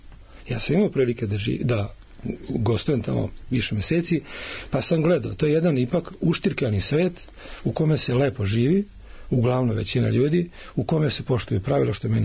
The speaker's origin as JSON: {"language": "Serbian", "country": "Serbia", "said": "mi smo Srbi stalno razvučeni negde između emocija i razuma."}